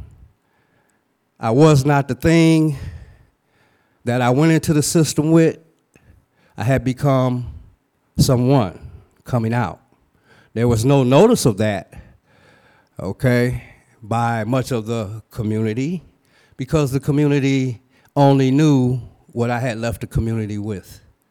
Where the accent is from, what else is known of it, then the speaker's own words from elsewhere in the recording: Saginaw, Michigan, United States; moved away as an adult; now in Wisconsin, United States; I'm not originally from Wisconsin. I'm originally from Saginaw, Michigan. In the early 80s, I relocated to Madison, to Dane County, looking for a better life.